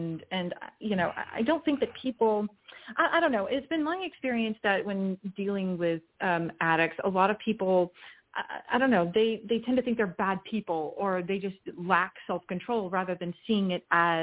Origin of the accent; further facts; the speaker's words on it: Georgia, United States; So when I heard you were in Tennessee, Extina, I was like, yeah, I'm the same girl. I grew up in Georgia.